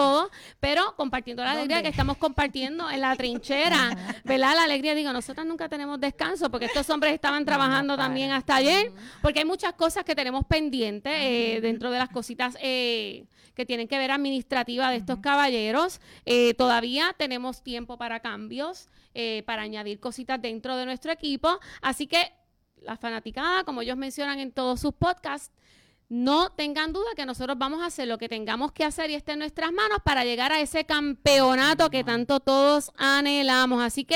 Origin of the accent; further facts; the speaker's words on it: Utuado, Puerto Rico; Pues yo soy del barrio Ángeles de Utuado.